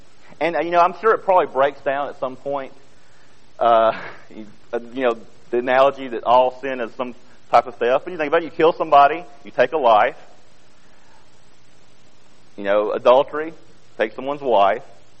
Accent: Odenville, Alabama, United States; I'm from Odenville, Alabama, but I actually serve the Birmingham, Atlanta, Montgomery congregations. But Odenville is my home base, where I get my mail, where I live.

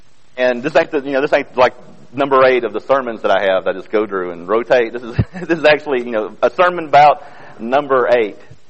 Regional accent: Odenville, Alabama, United States; I'm from Odenville, Alabama, but I actually serve the Birmingham, Atlanta, Montgomery congregations. But Odenville is my home base, where I get my mail, where I live.

